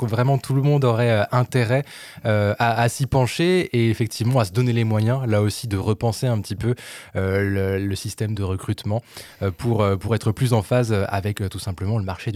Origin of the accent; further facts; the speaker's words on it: France; c'est pas une mauvaise chose ici chez nous en France.